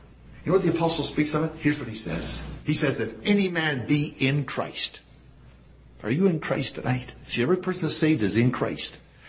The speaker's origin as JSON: {"language": "English", "region": "Ontario", "country": "Canada", "tie": "born there", "also_born_or_lived": "Maritimes", "said": "I used to live in Ontario. Well, I was born in Ontario. I lived longer in my life in the Maritimes than I did in Ontario."}